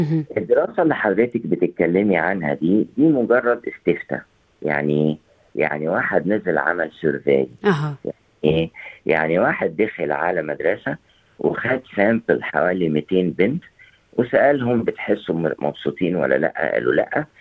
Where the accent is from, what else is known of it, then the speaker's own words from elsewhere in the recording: Egypt; أنا من مصر